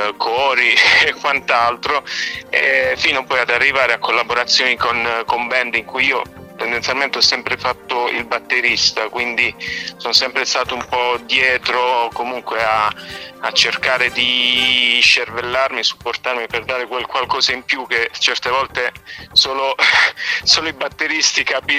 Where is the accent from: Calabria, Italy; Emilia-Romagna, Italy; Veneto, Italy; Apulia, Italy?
Apulia, Italy; Corato; io sono di Corato, che è un paese di Bari, e ho 36 anni compiuti ieri e faccio musica un po' da sempre